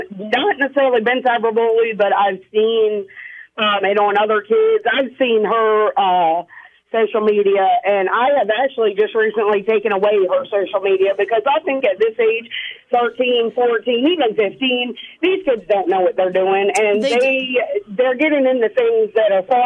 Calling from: Lewes, Delaware, United States; I'm calling from, actually I'm in Lewis, but I live in Seaford.

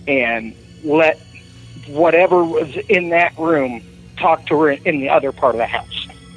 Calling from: Benton, Illinois, United States; from Benton, Illinois.

